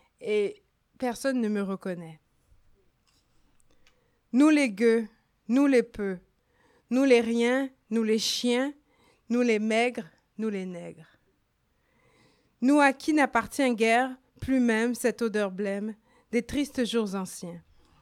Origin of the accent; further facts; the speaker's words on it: Quebec, Canada; je suis canadienne, québécoise, d'origine haïtienne